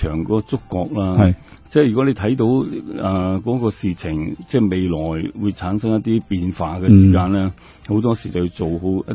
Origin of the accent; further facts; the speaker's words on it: Hong Kong; 或者係對我哋香港人過去美外地都唔受歡迎啊